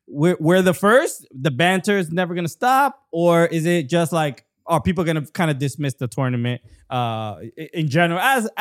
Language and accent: English; New York, United States; As a New Yorker, I see somebody in a hoodie.